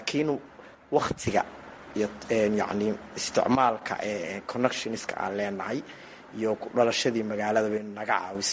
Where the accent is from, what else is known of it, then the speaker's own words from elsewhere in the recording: Galkayo, Mudug, Somalia; anugu Gaalkacyo ayaan ku dhashay, intaasaan kol ekaada waan ku koray